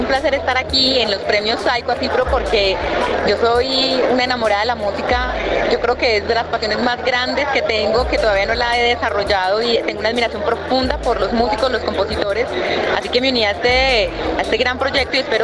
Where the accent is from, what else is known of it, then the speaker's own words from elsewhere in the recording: Colombia; seguir siendo colombianos, orgullosamente colombianos